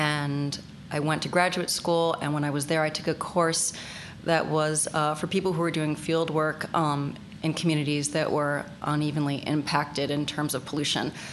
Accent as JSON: {"language": "English", "town": "Chicago", "region": "Illinois", "country": "United States", "moved": "as an adult", "lives_now": "California, United States", "said": "I'm originally from Chicago. I studied art as an undergraduate."}